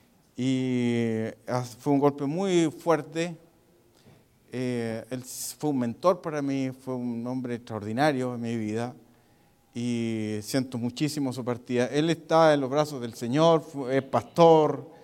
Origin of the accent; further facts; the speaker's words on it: Chile; Vengo de Perú, ustedes saben, soy chileno.